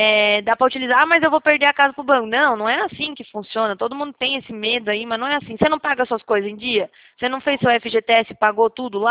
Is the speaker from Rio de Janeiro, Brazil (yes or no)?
no; Paraná, Brazil; now in São Paulo, Brazil; É, eu sou do Paraná também. Eu moro aqui em São Paulo, mas eu sou do Paraná.